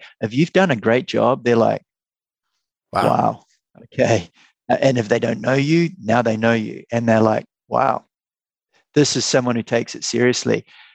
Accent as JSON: {"language": "English", "country": "New Zealand", "said": "I'm from New Zealand."}